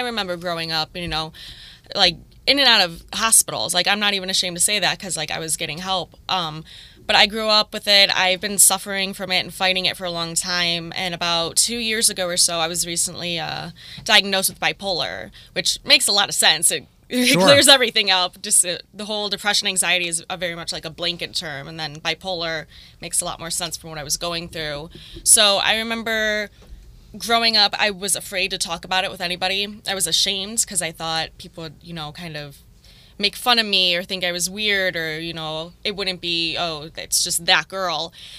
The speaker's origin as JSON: {"language": "English", "town": "Lincoln Park", "region": "Michigan", "country": "United States", "tie": "born or raised there", "said": "I grew up about 10 minutes outside of Detroit, a town called Lincoln Park. But I moved here, 3 years ago, from a town called Gibraltar"}